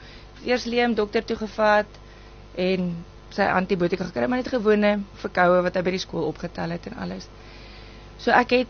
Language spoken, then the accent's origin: Afrikaans; Phalaborwa, Limpopo, South Africa; now in Nelspruit, South Africa; Ek is oorspronklik van Palaborwa af, maar ek bly nou hier vir die afgelope 6 jaar of 7 jaar.